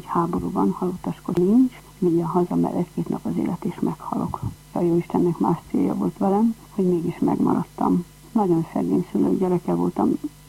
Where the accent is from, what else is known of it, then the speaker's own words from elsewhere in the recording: Mezőberény, Békés, Hungary; born there; Hetedik gyermeke vagyok a szüleimnek, és édesanyám áldott állapotban volt velem, amikor Erdélyből átjöttek Békés megyébe Mezőverénybe lakni. Én decemberben születtem meg, 1941-ben